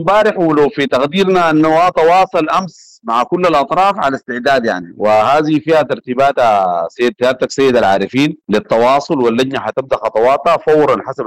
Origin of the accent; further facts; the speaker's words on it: Sudan; وبنتمنى إنه نحن نرتقي بمستوى الخطاب المتبادل بيننا كسودانيين